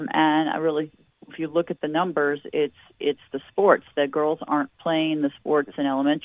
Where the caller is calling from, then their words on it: New York, United States; I'm about an hour north of New York City, unfortunately currently in the red hot zone of COVID-19.